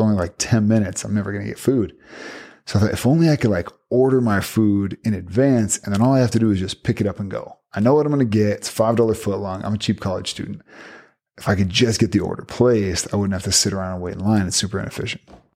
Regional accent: Seattle, Washington, United States; now in Utah, United States; So I grew up in Seattle, just a little bit north of there. Came down to Utah for school

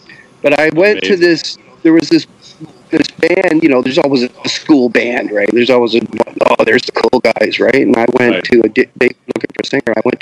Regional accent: Newmarket, Ontario, Canada; also born or lived in Jacksonville, United States; I grew up, I was born in Newmarket, just down the street from here. And, but I had restless parents, and we moved to Florida in the 60s.

